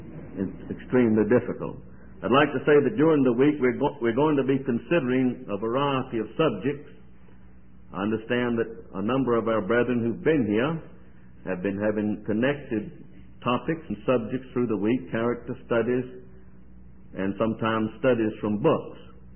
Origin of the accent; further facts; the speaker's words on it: Kernersville, North Carolina, United States; I'm not from Winston-Salem. I'm from a city between Winston-Salem and Greensboro called Kernersville.